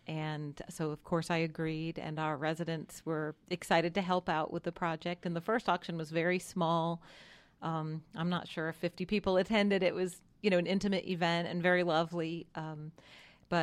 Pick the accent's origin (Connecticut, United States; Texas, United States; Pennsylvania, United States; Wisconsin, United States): Connecticut, United States; also born or lived in London; Well, I grew up in Connecticut, but I think I tend to assimilate. I tend to mirror, I think, who I'm around. I lived in London for a year